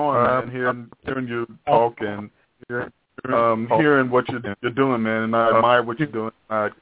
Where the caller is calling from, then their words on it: Queens, New York, United States; I'm calling you from Queens, New York, man.